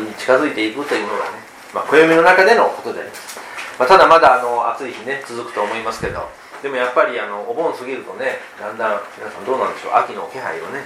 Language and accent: Japanese; Okayama, Japan; 昨日はふるさとの岡山ね、